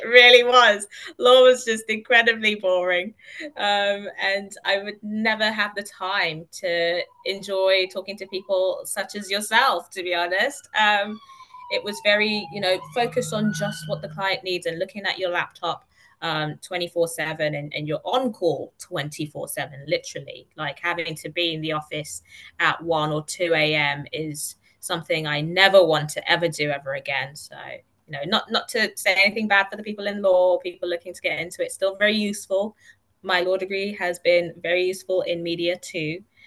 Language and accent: English; Kenya; also born or lived in Slough; now in United Kingdom; I'm originally from Kenya, by the way. I'm a Kenyan, hence why I can still remember all the Kenyan conferences. When I got to the UK, I was right next to Black Park in Slough, good old-fashioned Slough